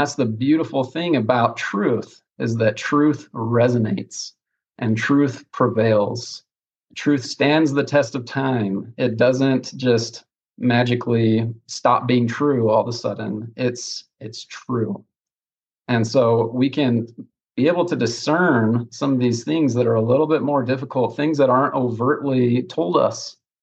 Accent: Utah, United States; Born and raised in Utah, lived in Utah my whole life, and currently living in Mapleton with my wife and three kids.

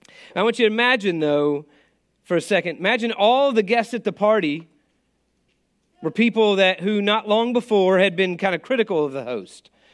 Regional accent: West Virginia, United States; I mean, I'm not a New York City guy. I really, like I said, I grew up in West Virginia, so this is a step up.

